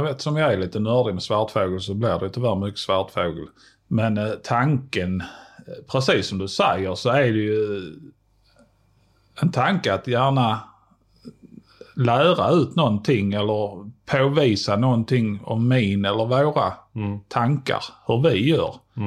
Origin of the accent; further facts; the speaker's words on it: Skåne, Sweden; accent: Scanian; Jag pratar ganska grov skånska